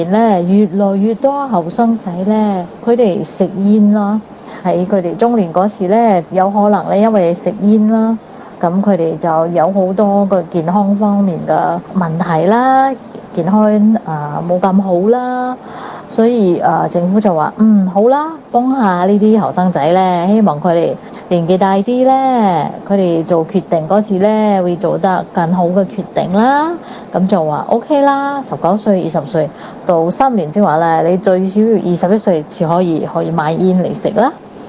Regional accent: Singapore; 各位哥哥姐姐大家好，我是新加坡的

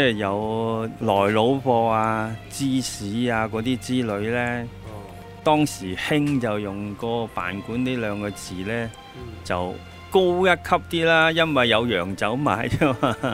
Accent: Tsuen Wan, New Territories, Hong Kong; 早晨啊，各位，我在荃湾大，我今年都有67岁了

